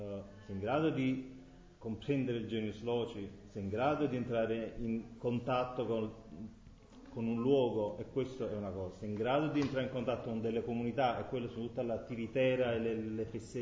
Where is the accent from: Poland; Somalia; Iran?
Poland; Italian is a second language; e io sono polacco, cioè quindi non è un discorso interessante